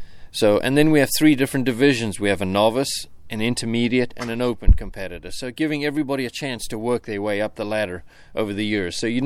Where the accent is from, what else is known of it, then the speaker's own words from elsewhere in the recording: South Africa; now in United States; So I came originally from South Africa, and I came to horseshoeing school in Shelbyville.